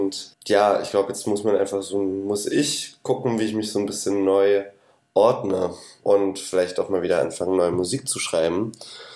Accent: Saxony, Germany; Kann auch sein, dass ich dann noch mehr, also es bietet viel Raum, um drüber zu schreiben, irgendwie die westsächsische Provinz.

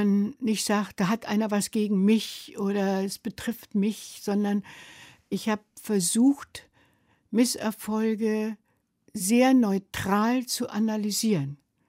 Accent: Germany; Also ich kam, dass es nicht einfach war als Deutsche in den Niederlanden, war zu dieser Zeit immer noch klar.

